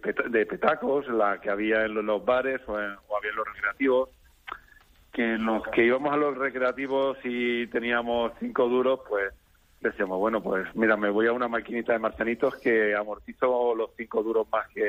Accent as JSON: {"language": "Spanish", "town": "Villena", "region": "Valencian Community", "country": "Spain", "said": "yo que soy de Villena, pero vivo en VR."}